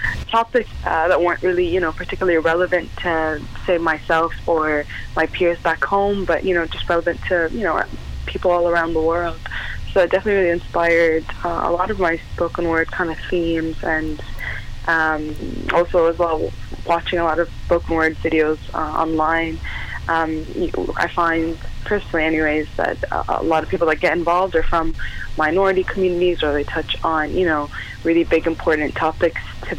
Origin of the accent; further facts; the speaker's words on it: Canada; also born or lived in Saudi Arabia; now in Ireland; No, I grew up actually in Canada first, and then I moved back to where I'm originally from, to Saudi Arabia, for about 9 years, and then I moved to Ireland in 2010.